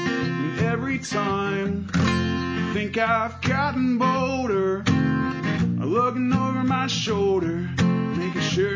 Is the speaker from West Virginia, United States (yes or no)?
yes; Huntington, West Virginia, United States; All right … from Huntington, West Virginia, and we're in Pilsen, Illinois, right outside of Chicago